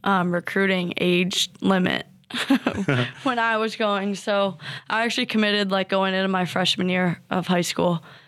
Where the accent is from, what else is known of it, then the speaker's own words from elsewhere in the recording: Evergreen Park, Illinois, United States; So I had a neighbor directly across the street from me back home in my hometown, Evergreen Park.